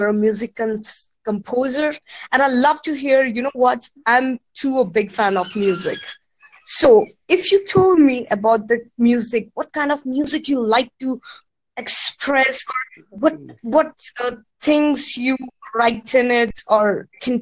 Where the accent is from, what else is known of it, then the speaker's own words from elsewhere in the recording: India; English is a second language; I'm from India, and I'm broadcasting this